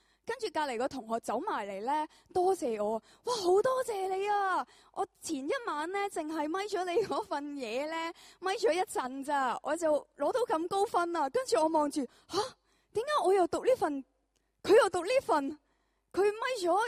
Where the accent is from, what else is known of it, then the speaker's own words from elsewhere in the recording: Chaozhou, Guangdong, China; 因为我是潮州人嚟噶，我识讲少少啦。我迟啲都好想同你哋一起翻去汕头啊。